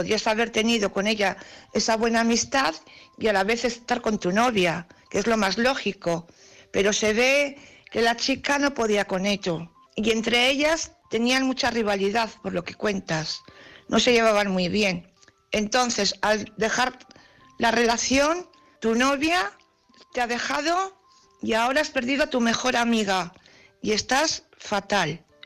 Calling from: Valladolid, Castile and León, Spain; de Valladolid.

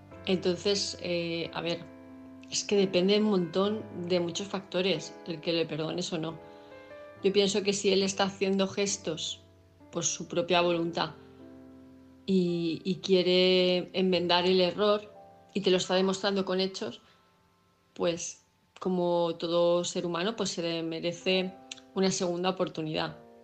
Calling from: Palma de Mallorca, Balearic Islands, Spain; de Palma de Mallorca.

